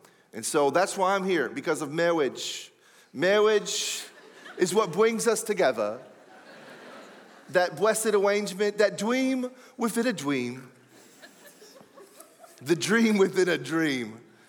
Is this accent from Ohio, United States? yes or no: yes; Ohio, United States; Now, I grew up in Ohio, actually, so this is very, I feel like coming home when I'm back in the Midwest.